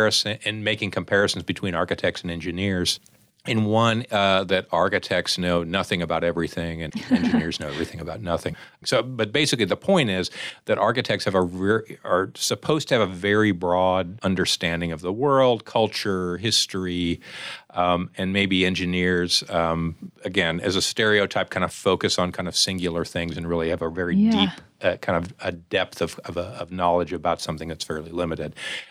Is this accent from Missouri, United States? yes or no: yes; St. Louis, Missouri, United States; I lived in St. Louis. I'm from St. Louis. But lived in the suburbs, so I love the opportunity to go downtown with my family.